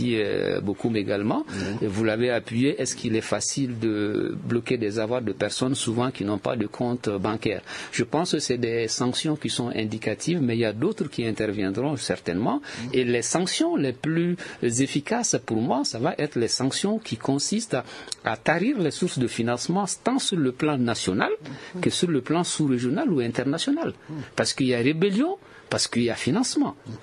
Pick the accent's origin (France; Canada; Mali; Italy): Mali; moi en tant que Malien